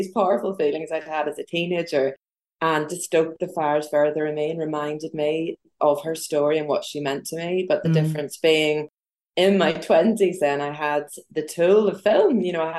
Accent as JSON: {"language": "English", "country": "Ireland", "said": "And for me and my friends, you know, it was just a really demoralizing thing to go through as young Irish girls to see this person that we really looked up to just being absolutely annihilated in the press and on this global scale."}